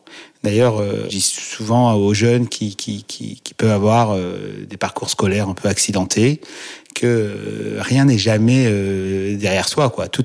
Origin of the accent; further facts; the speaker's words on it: Créteil, Île-de-France, France; j'ai grandi dans la banlieue parisienne, à Créteil. Donc, je suis né là-bas, j'ai grandi là-bas.